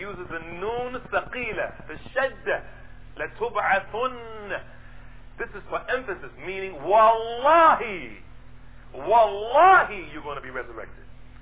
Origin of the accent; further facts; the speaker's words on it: Newark, New Jersey, United States; I used to argue with people where I grew up in Newark, New Jersey.